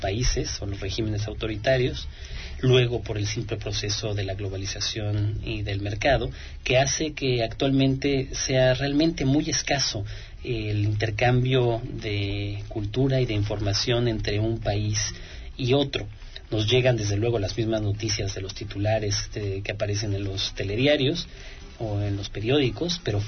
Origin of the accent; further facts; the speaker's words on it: Mexico; los mexicanos siempre nos decimos muy fácilmente latinoamericanos